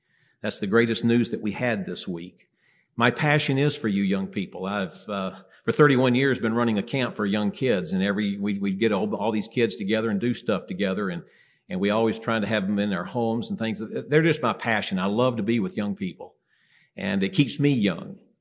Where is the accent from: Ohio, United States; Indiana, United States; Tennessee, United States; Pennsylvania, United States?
Tennessee, United States; now in Minnesota, United States; I'm a Southern boy. I grew up in Tennessee, but I went north, and I love it up there.